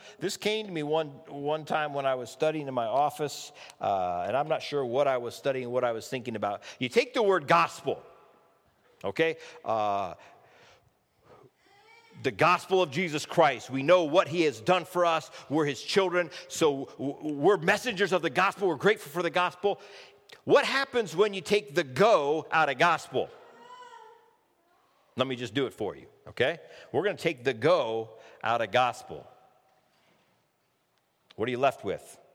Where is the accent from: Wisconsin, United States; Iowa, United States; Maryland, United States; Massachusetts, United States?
Iowa, United States; My wife grew up in Minnesota. I grew up in Iowa.